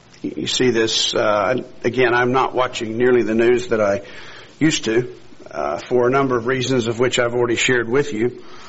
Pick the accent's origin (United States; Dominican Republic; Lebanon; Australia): Australia; born there; as everyone here knows, I was born in Australia. It's been quite a while now since I last took a trip there.